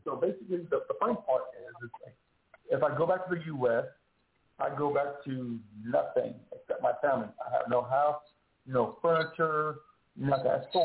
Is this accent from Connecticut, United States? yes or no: no; Austin, Texas, United States; But the thing is, I come from Austin, Texas, where we care about animals.